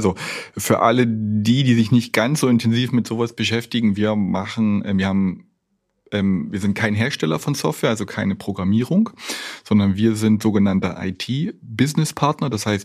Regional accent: Cottbus, Brandenburg, Germany; born there

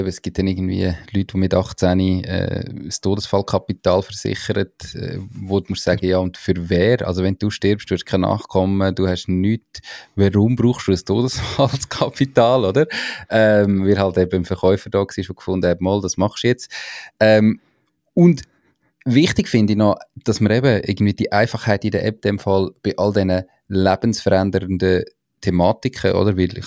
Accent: Switzerland; bei uns in der Schweiz

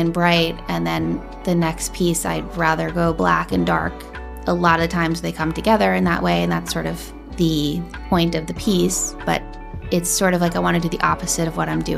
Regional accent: New York, United States; I grew up in Tribeca.

